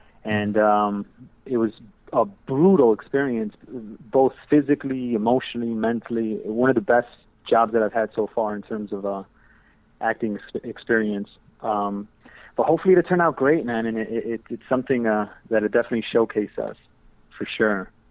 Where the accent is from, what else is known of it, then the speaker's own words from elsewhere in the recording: Chicago, Illinois, United States; You know, when I was growing up in Chicago, it was hard to, you know, look on TV and, you know, kind of see someone